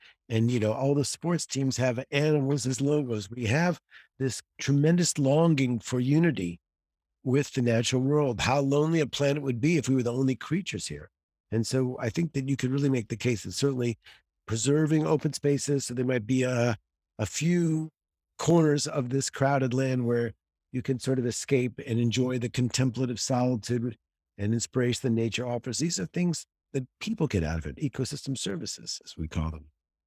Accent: United States; now in Israel; as an American who grew up with geographical representation, I'll pick my constituents.

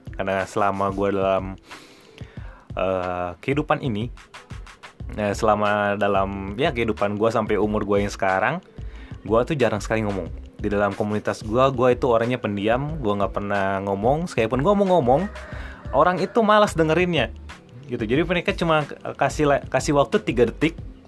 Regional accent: Manado, North Sulawesi, Indonesia; belum begitu terkenal juga di kota gue, yaitu di Manado ya.

